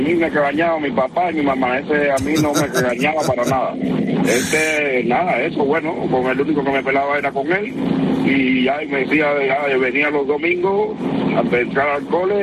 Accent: Cuba; es que soy un cubano y llevo tiempo

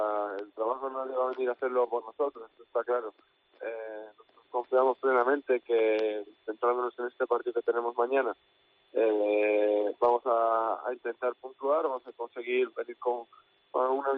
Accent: Cabezón de la Sal, Cantabria, Spain; llevar los colores de aquí, de Cabezón de la Sal, que es de donde soy yo, y luego también de pues de Cantabria

